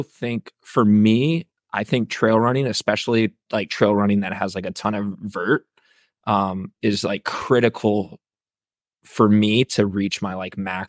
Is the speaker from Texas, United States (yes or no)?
no; Virginia, United States; You know, growing up in Virginia, the Blue Ridge Mountains were always kind of just a few hours away, but I never explored them.